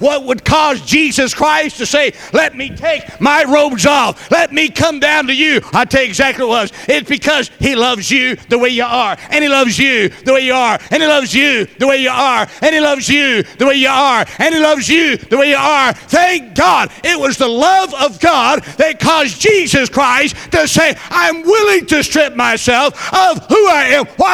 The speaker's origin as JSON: {"language": "English", "town": "Chattanooga", "region": "Tennessee", "country": "United States", "tie": "born there", "said": "I was born in Chattanooga, Tennessee."}